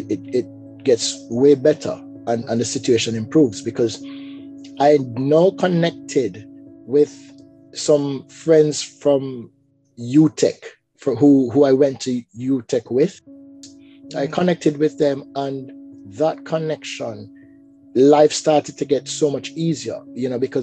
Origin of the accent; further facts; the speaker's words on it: Jamaica; So far, you know, as Jamaican, you say, oh, Europe is so far away. The US is just right there, but Europe is just so far away.